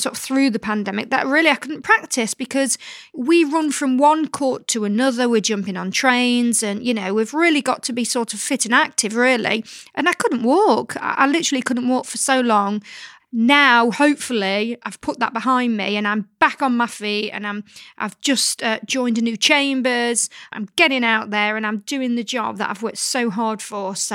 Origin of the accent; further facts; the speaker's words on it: East Midlands, United Kingdom; accent: Derbyshire; for about 10 minutes, I didn't open my mouth because I thought, gosh, my Derbyshire accent, all right, me duck.